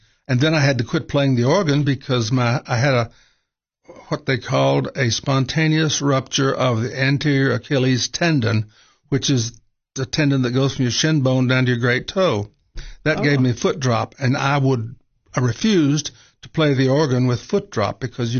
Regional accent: United States; We grew up in Putnam County, so that's why we don't have her accent.

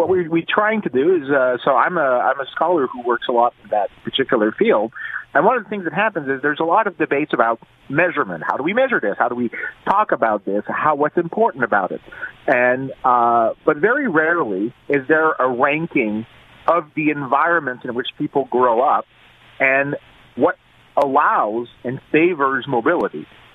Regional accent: Quebec, Canada; I'm originally from Quebec. Quebec is the last one.

